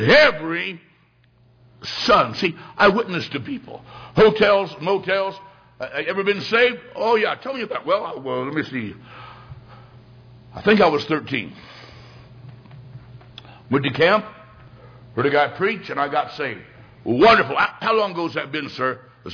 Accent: Macomb, Illinois, United States; The town and church I grew up in Macomb, Illinois, had a wonderful Sunday school teacher.

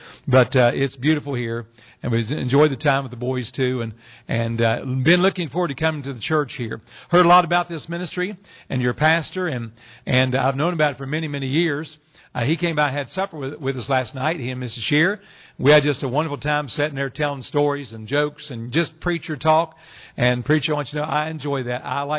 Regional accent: Tennessee, United States; I'm from Tennessee, actually the middle of Tennessee in the Nashville area

